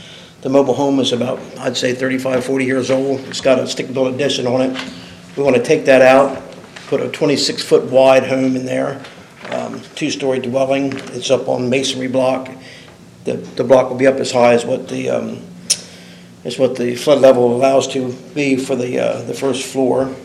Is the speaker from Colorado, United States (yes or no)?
no; Greenwood, Delaware, United States; I'm from Greenwood, Delaware.